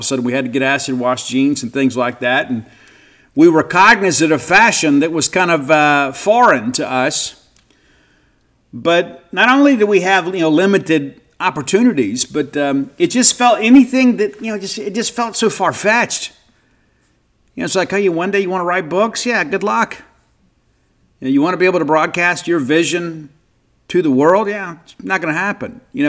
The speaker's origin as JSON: {"language": "English", "region": "Mississippi", "country": "United States", "tie": "born or raised there", "said": "I felt like I needed to get out of Mississippi, and I did leave Mississippi, and ultimately I came home"}